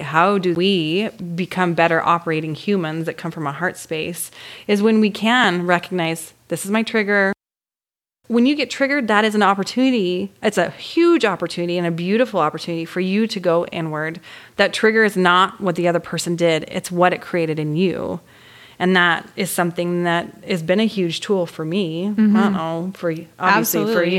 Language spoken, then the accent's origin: English; Orem, Utah, United States; I grew up in Orem, Utah and was Mormon